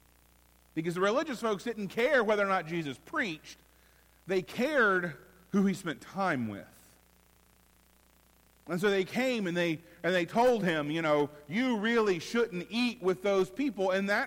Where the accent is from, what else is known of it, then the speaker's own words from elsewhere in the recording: Florida, United States; also born or lived in Virginia; I grew up on the Redneck Riviera, the Emerald Coast, the Florida Panhandle, that really annoying part of the state that causes Florida's election results to come in an hour later